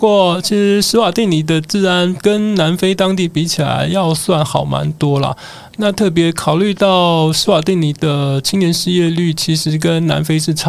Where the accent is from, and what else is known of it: Taiwan